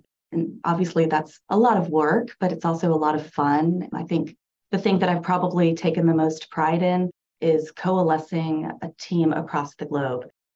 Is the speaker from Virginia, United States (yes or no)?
no; Kansas City, Missouri, United States; I grew up in Kansas City